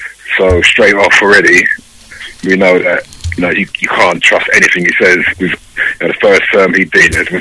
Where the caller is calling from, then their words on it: London, United Kingdom; I'm from Inza Ozoblo. I'm from London at the moment.